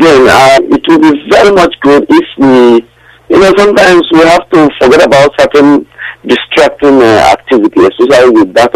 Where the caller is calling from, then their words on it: Trinidad & Tobago; I'm calling from Trinidad and Tobago.